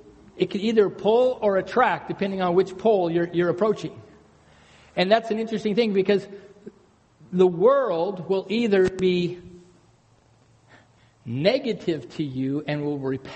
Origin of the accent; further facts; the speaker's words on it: United States; I was raised on the Smith River. Every year, we lost somebody in that river, just like the Rogue.